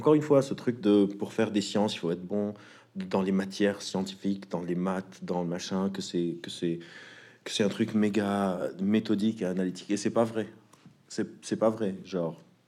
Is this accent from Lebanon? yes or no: yes; Lebanon; moved away; J'ai grandi au Liban, je suis venu du Liban en 2005.